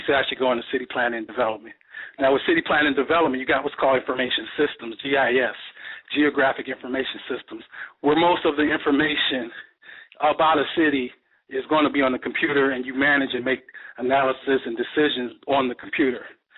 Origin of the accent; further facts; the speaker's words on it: North Carolina, United States; also born or lived in Newark; So I was born in Newark. We attended Clara Muhammad School there in Newark, and we left when I was around 8, but we went to North Carolina, and I attended Clara Muhammad School in North Carolina.